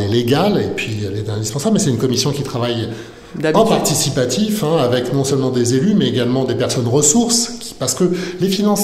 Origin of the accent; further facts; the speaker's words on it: Paris, Île-de-France, France; Moi, je suis parisien.